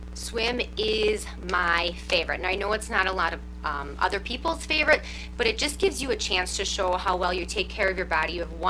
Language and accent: English; Waterford, Wisconsin, United States; My husband and I were asked to do a special needs prom in my hometown of Waterford, Wisconsin.